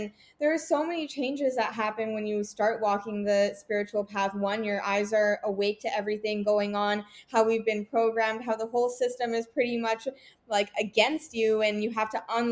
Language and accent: English; Vancouver, British Columbia, Canada; also born or lived in Toronto; I mean, I was born in Toronto, moved to Vancouver as a child.